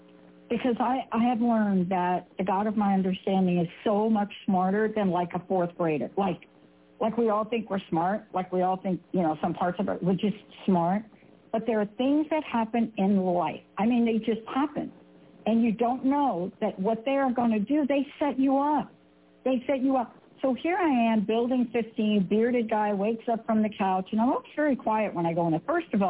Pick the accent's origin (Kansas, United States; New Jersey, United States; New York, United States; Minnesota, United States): New York, United States; Bronx; Growing up in the Bronx, like, my dad, hello, backyard, once upon a time when we actually moved from where we lived in the projects, we had a backyard.